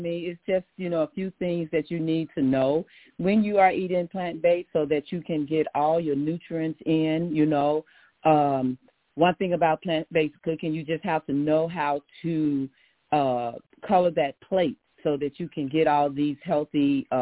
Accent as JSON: {"language": "English", "town": "Memphis", "region": "Tennessee", "country": "United States", "tie": "born or raised there", "said": "Well, I was born in Memphis, Tennessee, born and raised in Memphis, Tennessee"}